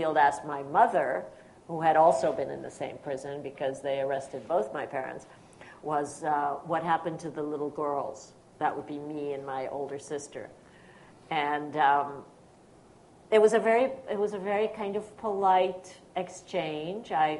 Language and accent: English; Budapest, Hungary; So when I was a little kid in growing up in Budapest, my mother and father were the only free media covering the unfolding Sovietization of Hungary.